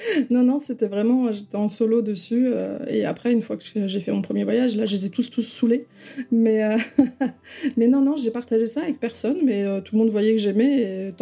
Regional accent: Hauts-de-France, France; moved away; je suis du Nord, moi je suis une ch'ti. j'ai quitté le Nord pour aller en région parisienne

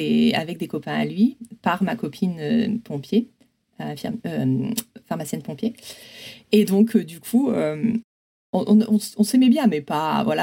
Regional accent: Provence-Alpes-Côte d'Azur, France; now in Grenoble, France; ce qui m'a menée à venir à Grenoble, parce que je suis originaire des Hautes-Alpes.

